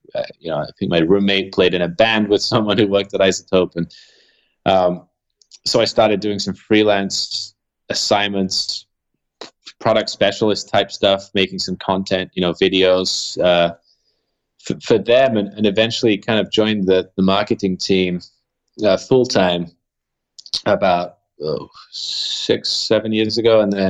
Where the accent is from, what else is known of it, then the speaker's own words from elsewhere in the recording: London, United Kingdom; I grew up in London, sort of fully immersed in, you know, just playing music.